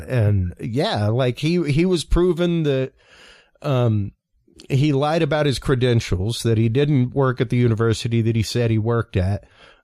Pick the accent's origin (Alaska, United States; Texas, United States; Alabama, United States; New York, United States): Texas, United States; Houston; I'm from Houston. I've been to NASA to Johnson Space Center.